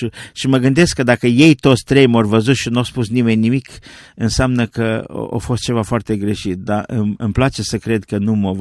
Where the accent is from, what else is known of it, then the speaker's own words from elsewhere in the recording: Covăsânț, Arad County, Romania; born there; Eu am fost născut la Covăsâns, județul Arad